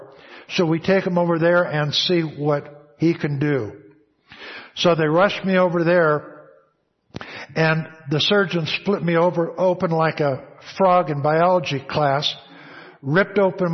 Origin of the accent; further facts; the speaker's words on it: Texas, United States; I'm from the Mississippi section of Texas